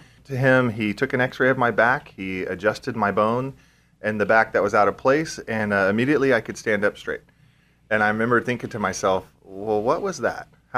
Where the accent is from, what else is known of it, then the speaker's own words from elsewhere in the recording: San Diego, California, United States; I was born and raised in San Diego to two lovely parents that loved me